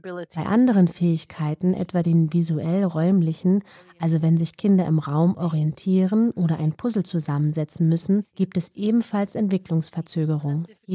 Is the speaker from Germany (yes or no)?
no; Antwerp, Flanders, Belgium; now in London, United Kingdom; Ich komme aus dem belgischen Teil. Ich komme aus Antwerpen.